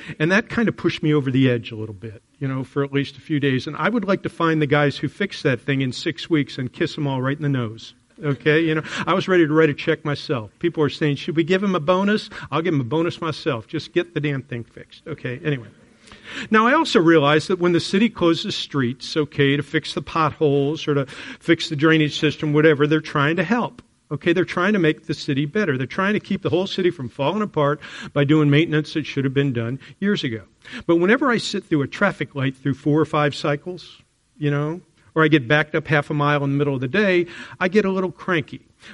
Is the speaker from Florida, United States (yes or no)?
yes; Florida, United States; now in Atlanta, United States; And though I always tell people I'm from Florida, where I lived for 8 years while I was growing up, the truth is, this is my home.